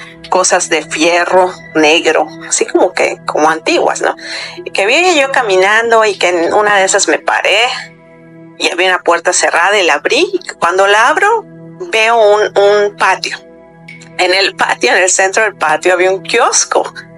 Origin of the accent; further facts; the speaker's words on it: Yucatán, Mexico; now in Canada; yo soy mexicana y soy de Yucatán, pero ya tengo 3 años viviendo aquí en Canadá.